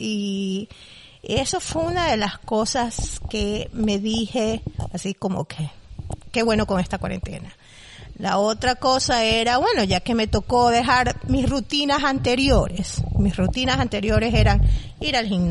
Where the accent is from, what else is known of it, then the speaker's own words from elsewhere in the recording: Ecuador; porque las dos somos ecuatorianas y claro, nos enfocamos hacia Ecuador, que es nuestro país.